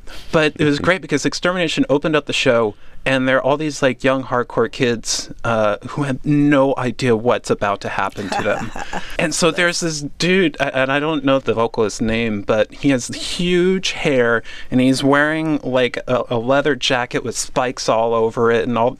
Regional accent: Georgia, United States; Even when I was a young hardcore kid growing up in Georgia, I just never was really into it.

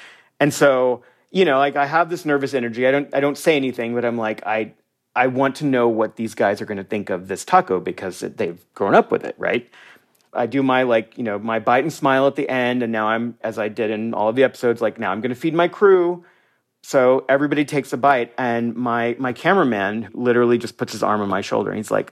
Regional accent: United States; you know, I'm a Mexican-American. I am an American.

